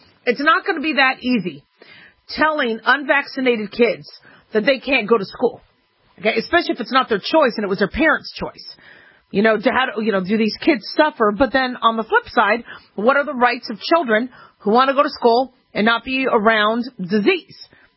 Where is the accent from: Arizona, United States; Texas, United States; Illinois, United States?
Arizona, United States; Phoenix; where I actually went to school in Phoenix. I grew up in Phoenix, Arizona.